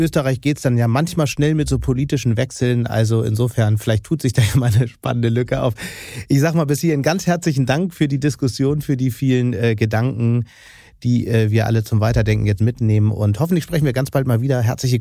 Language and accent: German; Hamburg, Germany; Da frage ich mich natürlich als Hamburger